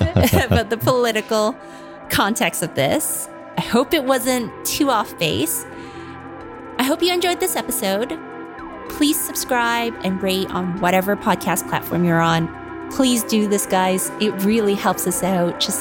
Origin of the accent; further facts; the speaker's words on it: Hong Kong; I was born in Hong Kong. I was raised partly in Hong Kong. I grew up with all the classist, racist, like internalized racism that Hong Kongers have.